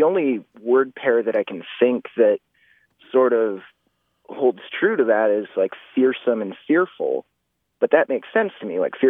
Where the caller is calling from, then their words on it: Bozeman, Montana, United States; I'm calling from Bozeman, Montana.